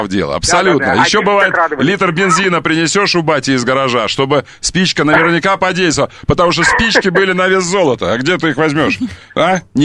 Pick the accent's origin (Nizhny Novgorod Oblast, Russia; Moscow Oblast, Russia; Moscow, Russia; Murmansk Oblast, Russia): Nizhny Novgorod Oblast, Russia; now in Russian Far East; я приехал на Дальний Восток из Нижегородской области